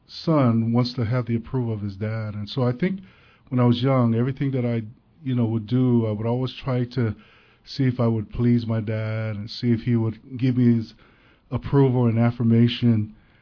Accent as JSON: {"language": "English", "town": "Kalihi", "region": "Hawaii", "country": "United States", "tie": "born or raised there", "also_born_or_lived": "Samoa", "said": "I was born in Samoa, but I was raised here in Kuhia Park Terrace in beautiful Kalihi."}